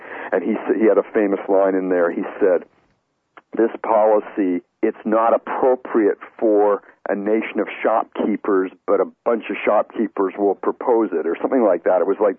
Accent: Canada; I grew up in Canada

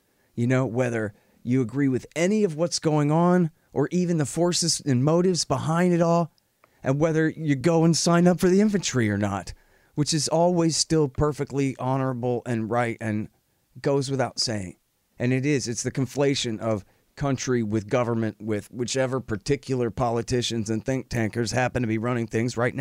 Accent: United States; I'm an expert on this because I'm an American

